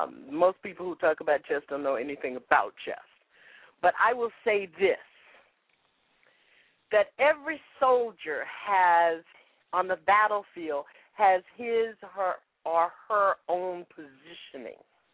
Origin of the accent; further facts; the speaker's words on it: the South, United States; I grew up in the South and I learned that when you go outside of the community and the community has your back, that is when you are powerful.